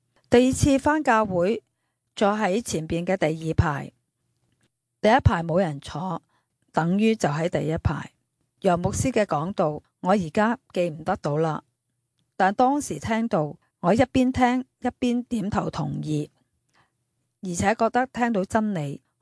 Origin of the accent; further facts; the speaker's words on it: China; 顺服的概念是我们从大陆来的女人从来没有过的